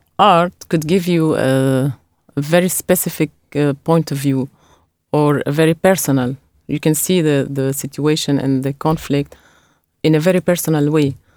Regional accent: Damascus, Damascus Governorate, Syria; But still Damascus, I'm from Damascus, is maybe the most safest city in Syria

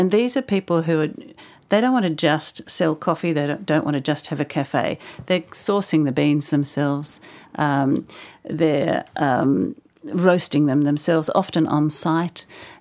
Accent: Melbourne, Victoria, Australia; because, of course, I grew up in Melbourne

